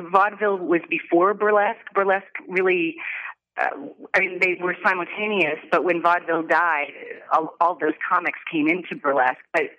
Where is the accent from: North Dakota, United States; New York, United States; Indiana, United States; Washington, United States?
Indiana, United States; Columbus; Well, I'm originally from Columbus, Indiana, south of Indianapolis, and I came out of the womb singing and dancing.